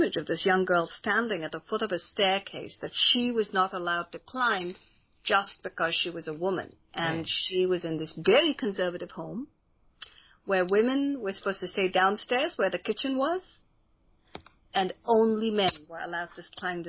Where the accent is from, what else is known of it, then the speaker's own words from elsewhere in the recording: India; The one of the wonderful things about being Indian is that you have a huge family, and you have all these marvelous characters.